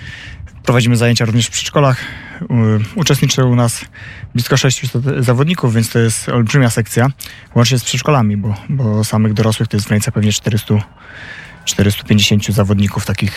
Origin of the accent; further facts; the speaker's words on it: Dębica, Subcarpathian Voivodeship, Poland; also born or lived in Grocholice; urodziłem się w ogóle w Dębicy na Podkarpaciu. Tam się wychowałem. Później przeprowadzili się moi rodzice razem z całą moją rodziną do Grocholic, to jest województwo świętokrzyskie. Tam mieszkałem przez parę lat. No i ostatnie dwie dekady spędzam tutaj w Dębem.